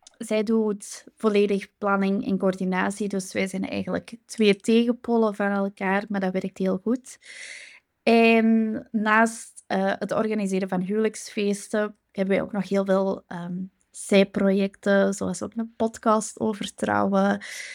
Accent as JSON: {"language": "Dutch", "region": "Flanders", "country": "Belgium", "accent": "Flemish", "said": "ik kom uit België. Dus sorry voor mijn Vlaams sappig accent."}